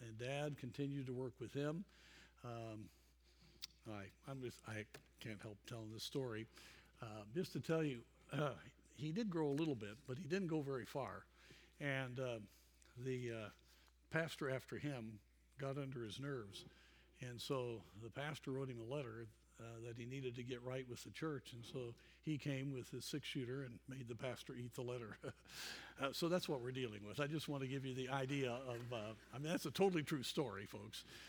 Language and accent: English; Durango, Colorado, United States; I grew up in Durango, Colorado. I've often mentioned that. At that time, it was about 10,000 people there on the west slope of Colorado.